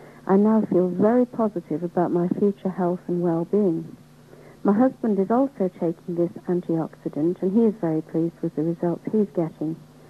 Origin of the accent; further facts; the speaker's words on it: Sale, North West England, United Kingdom; I'm from Sale in Manchester.